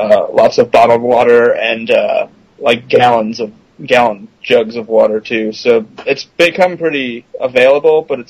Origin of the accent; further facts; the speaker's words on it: New Jersey, United States; I'm not actually from here. I'm from New Jersey, but one of my roommates is from the area